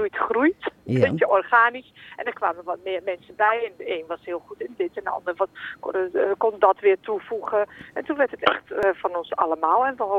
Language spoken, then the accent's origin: Dutch; Winterswijk, Gelderland, Netherlands; Ik kom uit Winterswijk, dus een dorp met best wel een grote Molukse gemeenschap.